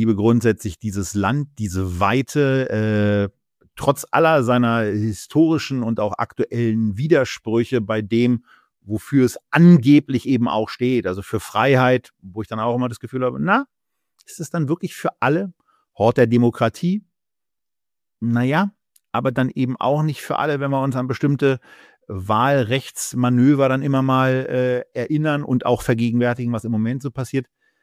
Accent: Berlin, Germany; Und naja, ich bin eben Berliner, was soll ich sagen?

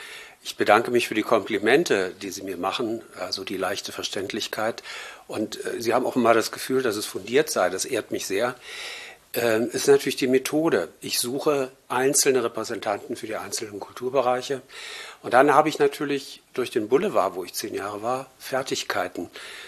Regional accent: Berlin, Germany; born there; ich bin 1960 in West-Berlin geboren.

